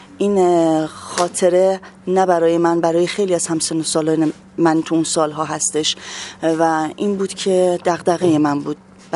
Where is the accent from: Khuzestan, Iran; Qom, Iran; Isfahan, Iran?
Khuzestan, Iran; من دوران کودکیم رو در خوزستان گذروندم و از روز اول جنگ رو با تمام وجود لمس کردم و 5 سال اول رو در منطقه جنگی بودم به واسطه کار پدرم، شغل پدرم